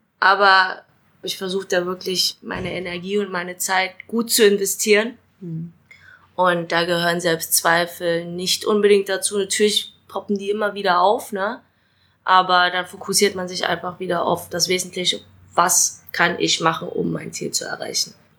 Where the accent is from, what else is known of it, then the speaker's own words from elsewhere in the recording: Dresden, Saxony, Germany; accent: Dresden/Saxon; Ich bin in Dresden geboren und aufgewachsen und ja, ich würde mal sagen, seitdem ich so 20 bin und immer so in Dresden aktiv unterwegs bin, da habe ich den Dresdner und sächsischen Dialekt ein bisschen abgelegt.